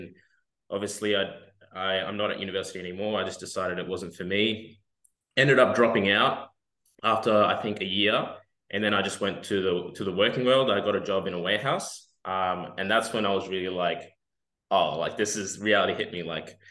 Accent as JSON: {"language": "English", "town": "Rockhampton", "region": "Queensland", "country": "Australia", "tie": "born or raised there", "also_born_or_lived": "Papua New Guinea", "said": "And I basically grew up in Rockhampton, played footy."}